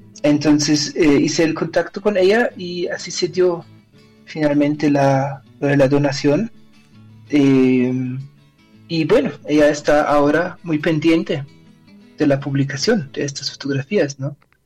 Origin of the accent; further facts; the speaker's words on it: Germany; Spanish is a second language; Como a mí me gusta trabajar con archivos alemanes, obviamente porque soy alemán, entonces me facilita la lectura y el acceso.